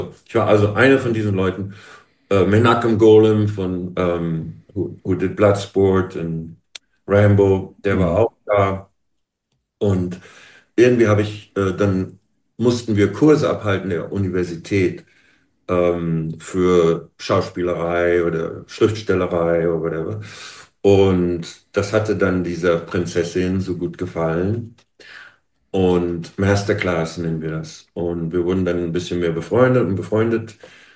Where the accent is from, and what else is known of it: Germany